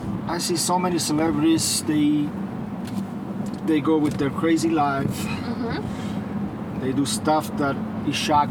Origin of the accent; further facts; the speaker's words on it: Armenia; I'm Armenian.